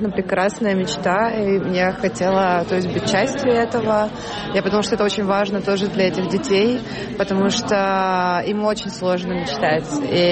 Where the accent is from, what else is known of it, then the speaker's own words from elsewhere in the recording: Zaporizhzhia, Zaporizhzhia Oblast, Ukraine; я выросла в Запорожье в 90-х, это был ужасно депрессивный город, металлургия, заводы, все работали на заводах, там все бедные, ни у кого ничего нету